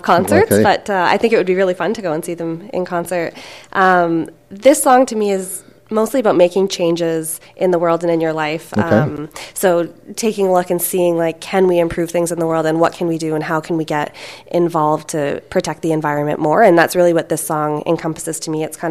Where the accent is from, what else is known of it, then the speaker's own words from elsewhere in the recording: Hamilton, Ontario, Canada; So I'm from Hamilton, and all of my family is in Hamilton as well.